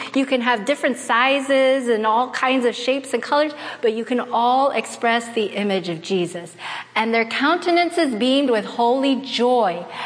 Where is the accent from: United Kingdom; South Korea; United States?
South Korea; I'm from the Korean culture, and we're like, but that's not Korean food.